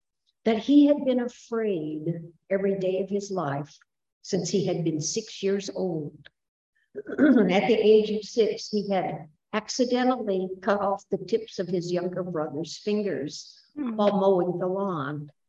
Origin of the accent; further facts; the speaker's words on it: Indiana, United States; I grew up in Indiana. There were four kids in the family. I was number three.